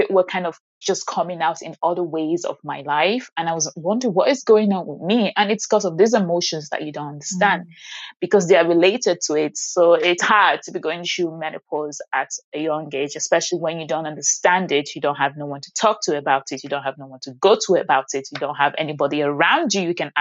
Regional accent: Nigeria; And being Black, being Nigerian, you know, from the African community, most African community

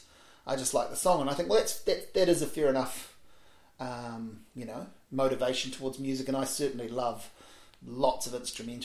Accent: Hawke's Bay, New Zealand; growing up in Hawke's Bay, you couldn't find those things.

